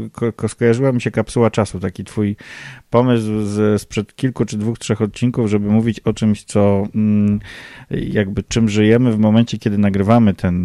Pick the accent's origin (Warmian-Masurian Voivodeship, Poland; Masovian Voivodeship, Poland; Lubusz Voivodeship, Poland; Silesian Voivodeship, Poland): Masovian Voivodeship, Poland; Warsaw; jestem z Warszawy.